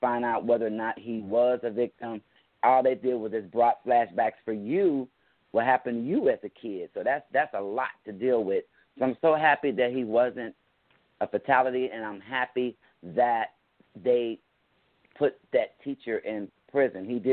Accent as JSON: {"language": "English", "town": "West Chester", "region": "Ohio", "country": "United States", "said": "Hi, Carol, and I'm from Westchester, Ohio."}